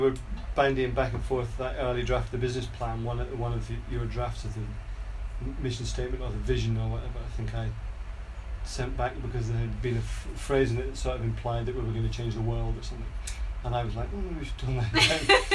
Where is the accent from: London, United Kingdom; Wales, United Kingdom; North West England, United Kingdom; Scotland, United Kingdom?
Scotland, United Kingdom; and I'm Scottish and don't want to overstate anything